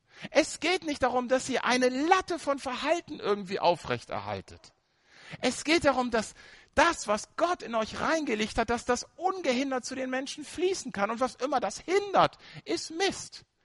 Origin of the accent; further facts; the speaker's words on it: Schleswig-Holstein, Germany; In Nordfriesland, wo ich groß geworden bin